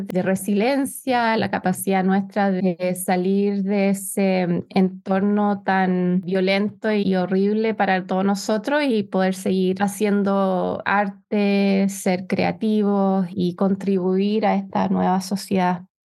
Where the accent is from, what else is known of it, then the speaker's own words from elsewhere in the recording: Chile; now in Canada; Yo soy chilena. Mis padres son exiliados políticos que llegaron a este país en enero del 74.